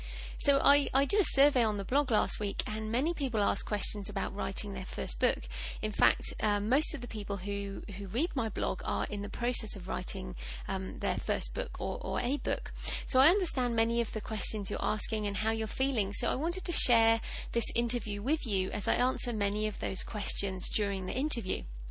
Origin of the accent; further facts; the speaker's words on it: England, United Kingdom; also born or lived in New Zealand; now in Australia; I'm actually living in Australia now, but I'm British, and I've shipped my library all the way from England to New Zealand and now to Australia.